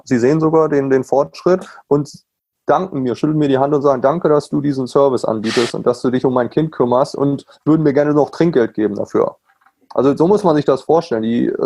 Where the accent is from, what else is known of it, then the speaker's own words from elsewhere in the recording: Germany; now in United States; als Deutscher komme ich da rüber und sage, ich biete einen Camp